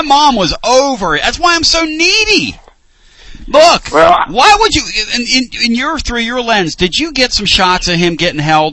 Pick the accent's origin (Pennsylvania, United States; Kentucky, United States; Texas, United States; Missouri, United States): Pennsylvania, United States; Philadelphia; where I grew up in Philly, this is no joke.